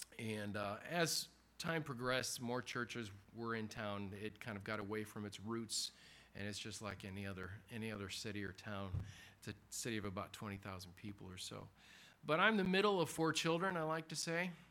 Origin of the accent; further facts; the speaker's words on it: Zion, Illinois, United States; born there; I was born in Zion, Illinois. It was started as kind of a religious utopia.